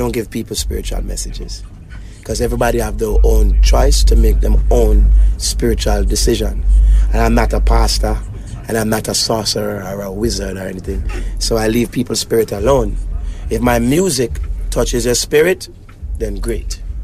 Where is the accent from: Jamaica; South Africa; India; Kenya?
Jamaica; also born or lived in United States; I am Jamaican. I learned back about America as a big youth.